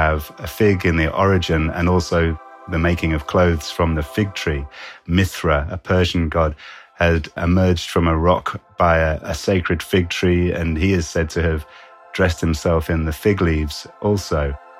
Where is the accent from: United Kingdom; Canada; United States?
United Kingdom; I'm a British biologist turned writer.